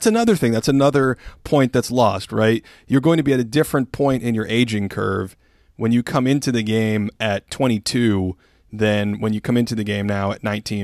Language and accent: English; Massachusetts, United States; We had a blizzard where I grew up in Massachusetts, and the power went out.